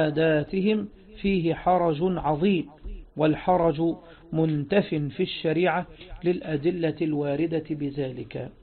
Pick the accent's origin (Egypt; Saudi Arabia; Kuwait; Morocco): Egypt; يعني عندنا في مصر مثلا يسمون المهر هو القائمة